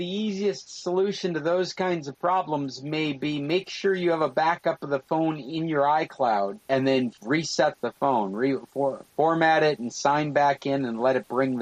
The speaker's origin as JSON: {"language": "English", "region": "Northwest", "country": "United States", "tie": "born or raised there", "said": "I grew up in the Northwest."}